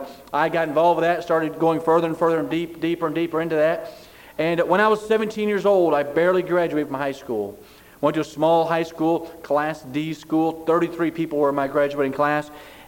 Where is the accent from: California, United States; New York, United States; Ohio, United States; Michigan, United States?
Michigan, United States; Adrian; but I grew up in Adrian, Michigan. How many know where Adrian, Michigan's at?